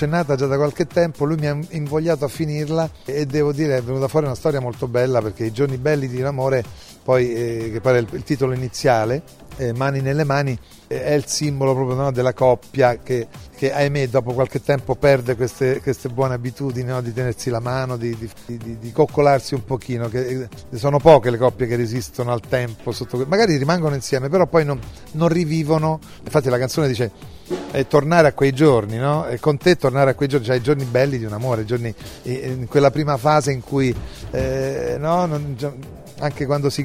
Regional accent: Rome, Lazio, Italy; born there; Mio padre era di Rionero in Vulture, un paese molto insomma conosciuto nella Basilicata, e mia madre è venuta giovanissima a Roma, io sono nato a Roma

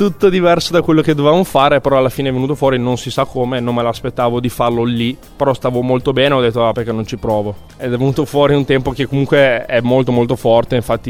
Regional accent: Thiene, Veneto, Italy; now in Verona, Italy; sono originario di Thiene, facevo poi scuola a Vicenza, mi allenavo a Vicenza, quindi diciamo che Vicenza l'ho vissuta per scuola e per nuoto, non per divertimento o altro, però ci sono stato molti anni. Poi adesso ovviamente sono a Verona

